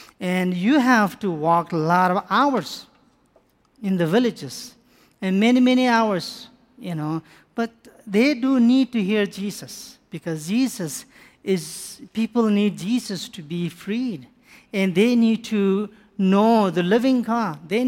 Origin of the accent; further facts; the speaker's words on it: Nepal; English is a second language; we are born in Nepal, and we were raised in Nepal, and everything is about Nepal.